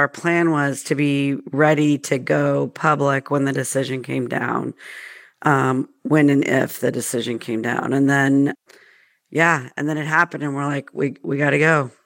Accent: the South, United States; because I grew up in the South and I was just familiar with the casino boats.

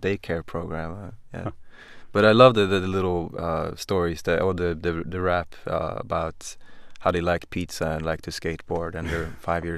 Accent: Västra Götaland, Sweden; because I grew up slightly outside of Gothenburg

